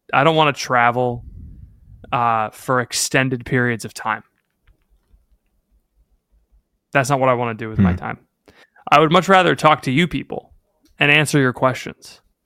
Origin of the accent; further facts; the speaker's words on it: California, United States; I'm from California.